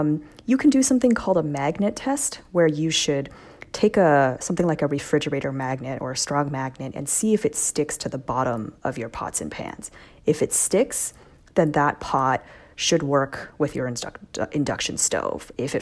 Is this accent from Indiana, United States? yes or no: no; New York, United States; as a New Yorker, I'm in an apartment where I don't have a window in my kitchen